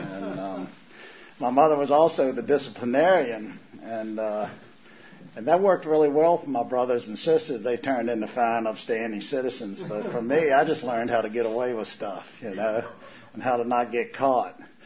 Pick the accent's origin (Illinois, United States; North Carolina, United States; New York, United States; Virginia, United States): Virginia, United States; Charlottesville; And so I'm from Charlottesville originally.